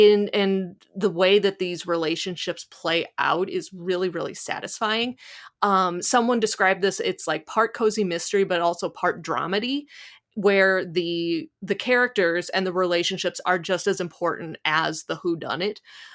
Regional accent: Midwest, United States; accent: Midwestern; but my Midwestern accent's coming through, Aunties.

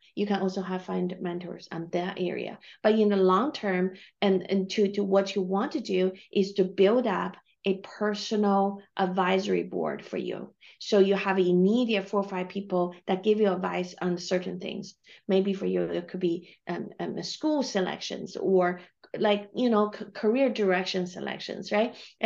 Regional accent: China; English is a second language; And I grew up in China, and then I barely spoke English

